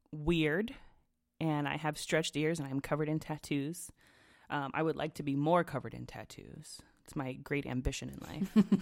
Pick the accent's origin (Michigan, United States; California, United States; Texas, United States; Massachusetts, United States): California, United States; Because you said Papa, and I'm from California, and Papa is Spanish for potatoes.